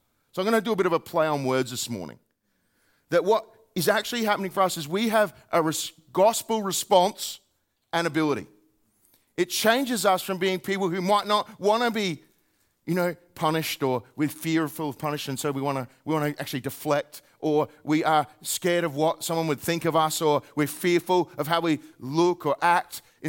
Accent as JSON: {"language": "English", "country": "Australia", "said": "it's really interesting to have the privilege of being an Australian who's coming from a different outside perspective"}